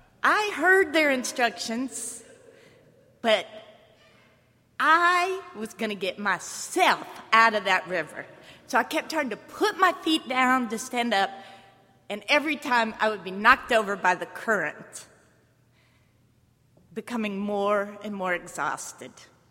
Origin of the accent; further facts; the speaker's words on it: Brevard, North Carolina, United States; I grew up in Brevard, and I have family here.